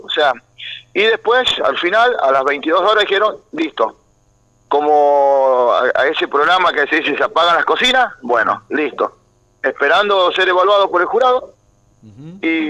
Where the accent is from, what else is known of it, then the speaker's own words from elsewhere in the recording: Caucete, San Juan, Argentina; Somos de Caucete.